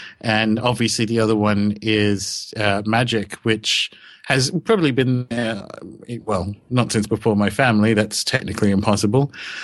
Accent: Australia; also born or lived in New Zealand; now in London, United Kingdom; I live in London, but I'm Australian born and raised, and I've lived a bunch of places. I've moved to New Zealand after working a bit in the music industry in Sydney, and I was there for about 7 years

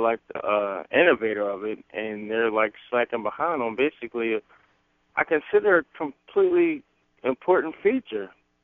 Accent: Philadelphia, Pennsylvania, United States; I'm from Philly again.

